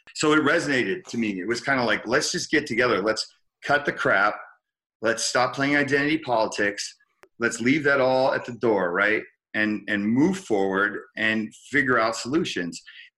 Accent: New Jersey, United States; also born or lived in San Francisco; growing up the way I did, growing up in Jersey and growing up in San Francisco, growing up with a single mom, growing up in so many different multicultural neighborhoods

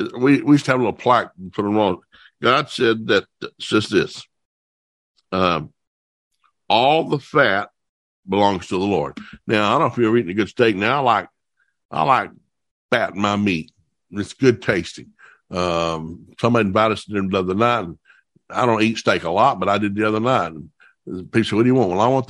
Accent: the South, United States; Now, I grew up in the South. We love to cook. We love to grill.

